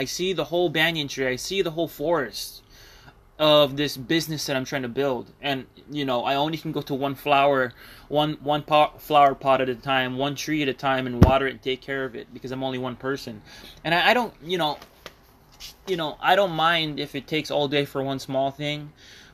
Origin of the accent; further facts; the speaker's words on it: United States; I'm not an immigrant of any sense of the word. I am from America